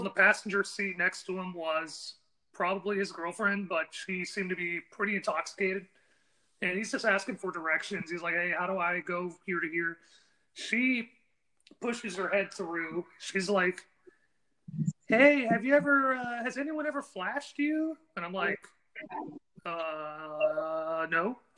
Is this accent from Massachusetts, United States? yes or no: no; Austin, Texas, United States; I am born and raised in Austin. Spent 27 years of my life living there.